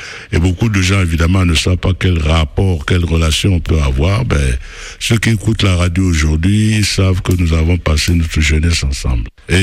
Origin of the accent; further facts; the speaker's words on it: Douala, Littoral, Cameroon; Et puis il a habité longtemps chez moi à Douala